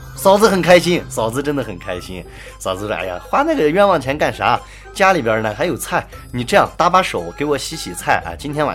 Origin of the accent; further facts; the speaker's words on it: China; 这典型的不是我们中国人啊，不是我们天朝人该应有的作风啊。